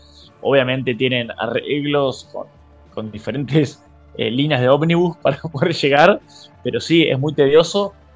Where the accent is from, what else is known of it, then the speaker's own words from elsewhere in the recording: Argentina; Y bueno, nosotros como argentinos, orgullosos como somos